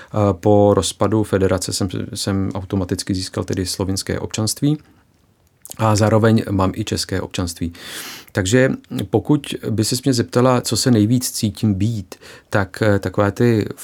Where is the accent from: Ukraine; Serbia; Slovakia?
Serbia; Belgrade; tatínek je Srb, ale původem z Bosny a moje maminka je Češka, původem z Prahy. Narodil jsem se v Bělehradě, kde jsem vyrůstal v paneláku na předměstí Bělehradu